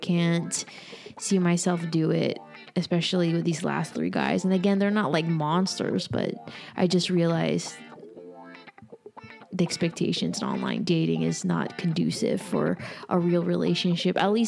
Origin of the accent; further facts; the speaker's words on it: Philippines; English is a second language; Mind you, you know, I'm Filipino, and Philippines is majority of Catholics and also a lot of conservative beliefs